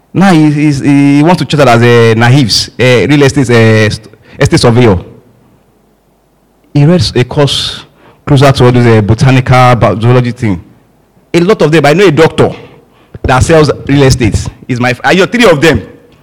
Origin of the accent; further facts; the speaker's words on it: Lagos, Nigeria; born there; Though I was born in Lagos, no doubt.